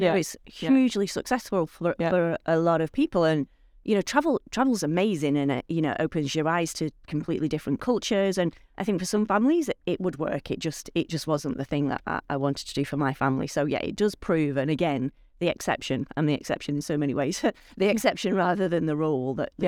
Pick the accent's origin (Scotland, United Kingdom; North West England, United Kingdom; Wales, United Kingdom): North West England, United Kingdom; Wigan; from Wigan. But my support network is in Wigan